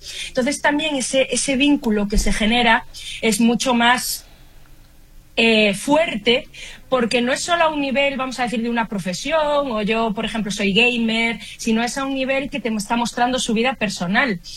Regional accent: Spain; now in Santiago, Chile; Un gustazo estar aquí también conectada hoy desde Santiago de Chile, pero vengo de España

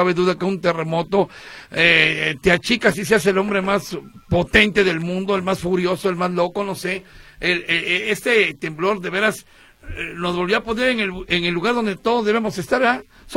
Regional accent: Mexico; ¿qué haríamos nosotros como mexicanos en una estación de relajo, no?

